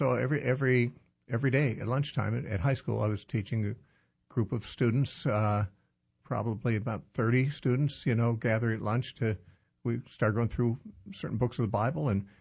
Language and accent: English; Covina, California, United States; also born or lived in Orange County; I was 16 when my family moved from Covina to Orange County.